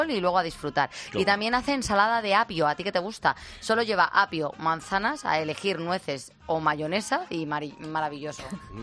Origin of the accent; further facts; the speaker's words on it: Galicia, Spain; Galicia, mi tierra